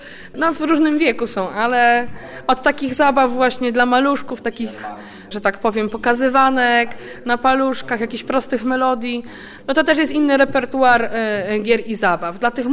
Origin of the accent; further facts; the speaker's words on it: Krynica, Lesser Poland, Poland; Ja pochodzę z łemkowskiej rodziny, z Krynicy, ale generalnie to tam dziadkowie z Beskidu Niskiego i mieliśmy no, takiego muzycznego domu.